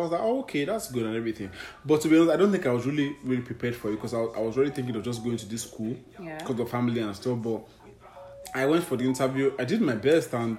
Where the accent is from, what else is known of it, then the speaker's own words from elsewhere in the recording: United States; born there; I was born in America and I had all these, you know, advantages of going to America.